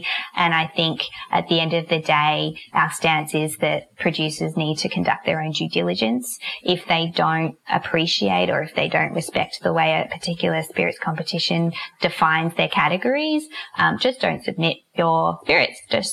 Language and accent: English; Victoria, Australia; I'm from the Mornington Peninsula, so I could do with a bit more sunshine.